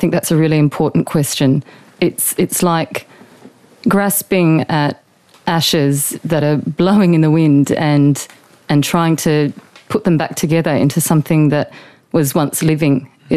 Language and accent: English; Sydney, New South Wales, Australia; I grew up in Sydney, and then we relocated to the Blue Mountains.